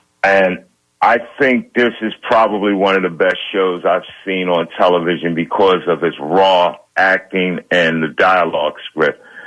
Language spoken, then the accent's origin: English; Philadelphia, Pennsylvania, United States; And growing up in North Philly, people found it strange that hockey was my favorite sport.